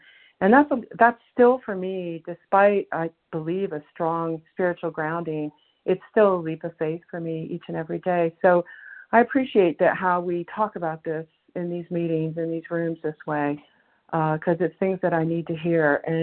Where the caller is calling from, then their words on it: New Mexico, United States; I'm from calling from New Mexico this morning